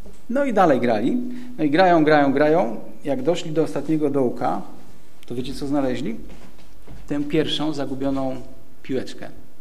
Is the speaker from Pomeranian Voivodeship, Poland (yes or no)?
no; Jelenia Góra, Lower Silesian Voivodeship, Poland; Akurat ja jestem takim gościem z Jeleniej Góry.